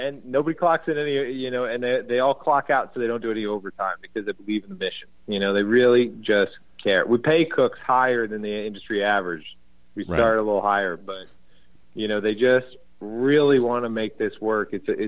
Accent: Milwaukee, Wisconsin, United States; also born or lived in Chicago; I'm a Midwesterner. So I lived in, you know, I grew up in Milwaukee and I lived in Chicago for a long time.

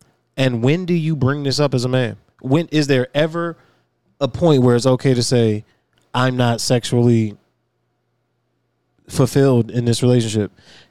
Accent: Virginia, United States; I'm from Virginia, man. We love ham. We love them ham hocks.

